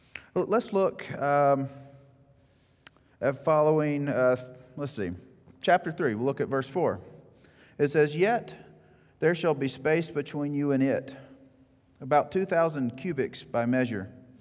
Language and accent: English; Mississippi, United States; Growing up in Mississippi, I've always considered the Mississippi River.